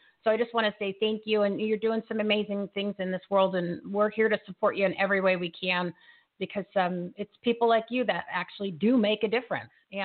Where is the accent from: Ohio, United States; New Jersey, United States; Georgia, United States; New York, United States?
New Jersey, United States; I use the word mafia because I'm from New Jersey